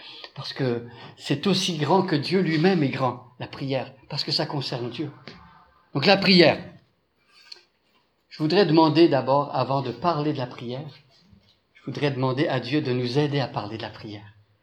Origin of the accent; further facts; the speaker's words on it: Quebec, Canada; accent: Quebecois; now in France; vous allez l'entendre tout au long du week-end, mon accent n'est pas de ce terroir-ci, ça vient d'outre-Atlantique, c'est un accent, si vous voulez repérer, c'est québécois. Ça fait presque une vingtaine, plus de 20 ans même, que je suis ici en France.